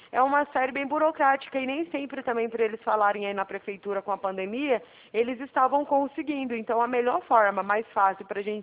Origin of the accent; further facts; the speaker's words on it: Araraquara, São Paulo, Brazil; eu sou de Araraquara.